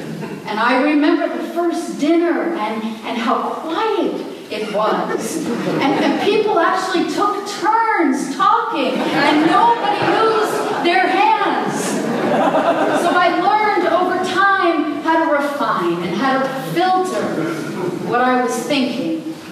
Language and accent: English; New York, United States; In the town that I grew up in on Long Island, it was divided into the north and the south.